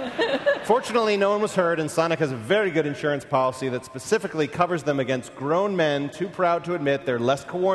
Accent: New York, United States; also born or lived in Chicago; I grew up in New York, I went to college, and I lived in Chicago for 15 years. I live in New York now, and so I just never learned how to drive.

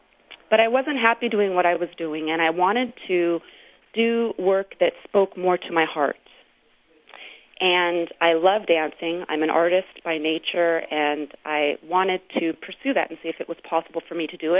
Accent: Washington, United States; I'm back in Seattle. Paris was great, but I'm an American citizen. My family's here.

